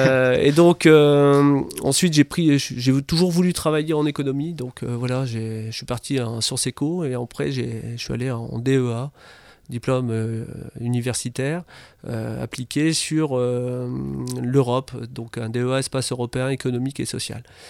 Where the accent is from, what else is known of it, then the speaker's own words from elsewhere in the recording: Carvin, Hauts-de-France, France; donc moi je suis natif de Carvin, j'habite encore à Carvin, voilà.